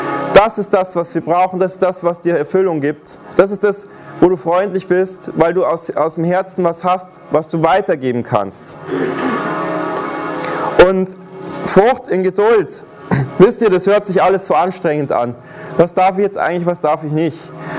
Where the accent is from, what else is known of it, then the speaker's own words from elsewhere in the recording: Bavaria, Germany; ich komme ja aus Bayern